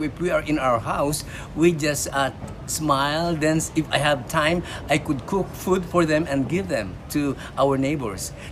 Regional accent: Philippines; moved away as an adult; now in Thailand; from the Philippines. We came over here since 1992 doing church planting because that's the need here in Thailand.

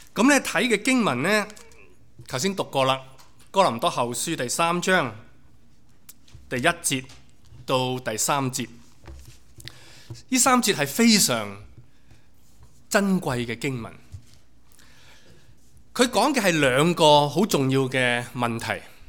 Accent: China; 我们本来我们中国人的文化对这个问题的看法就是安贫乐道嘛

